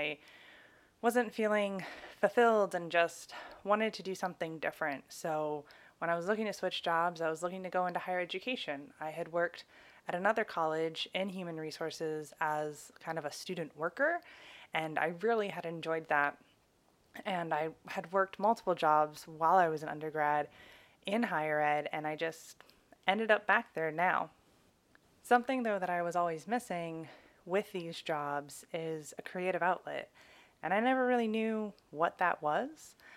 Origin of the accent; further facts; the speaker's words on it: Connecticut, United States; I grew up in Connecticut, which is in the northeast of the United States.